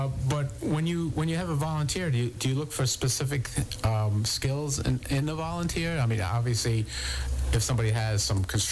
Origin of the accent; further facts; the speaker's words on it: New York, United States; I did not expect that when I first moved here. I'm from New York, as many of the listeners know, out on Long Island